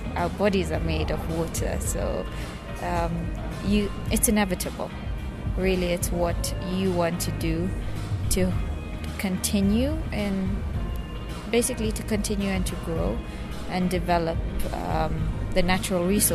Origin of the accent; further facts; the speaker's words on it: Mombasa, Mombasa County, Kenya; I come from Mombasa. I work as well in Mombasa.